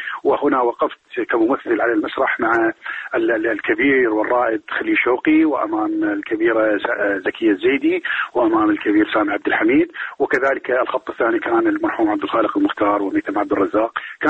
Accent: Jadida, Maysan, Iraq; أنا من الجنوب، من محافظة ميسان حمارة، من منطقة صغيرة جدا اسمها جديدة، ولدت هناك.

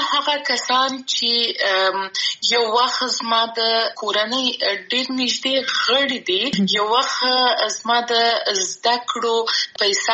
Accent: Afghanistan

